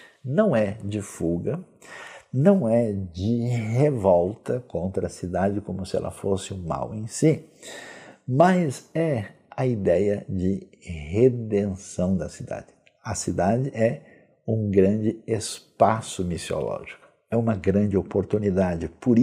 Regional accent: São Paulo, Brazil; Eu nasci e criei, e me fui criado em São Paulo, minha vida.

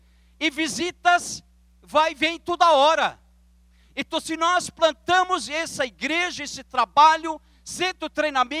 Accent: Brazil; eu sou do Brasil.

